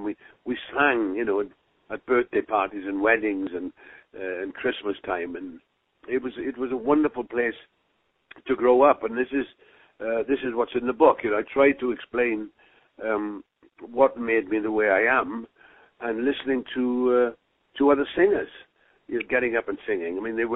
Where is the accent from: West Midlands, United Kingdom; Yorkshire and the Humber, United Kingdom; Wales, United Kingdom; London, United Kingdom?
Wales, United Kingdom; moved away as an adult; what it was like growing up in Wales, what made me what I am